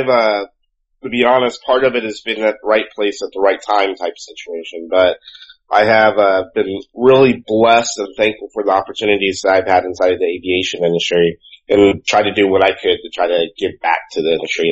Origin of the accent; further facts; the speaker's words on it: Georgia, United States; also born or lived in Florida; You know, growing up in the South here, in Georgia primarily, Georgia and Florida, nice flying weather sometimes